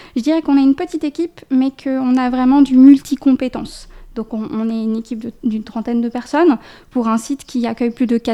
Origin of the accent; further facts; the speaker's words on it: Belgium; je venais de loin puisque je suis belge. Je suis venue de Belgique